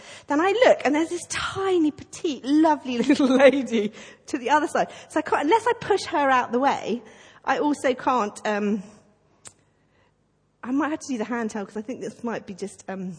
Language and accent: English; South East England, United Kingdom; And I know nothing because I grew up in Surrey.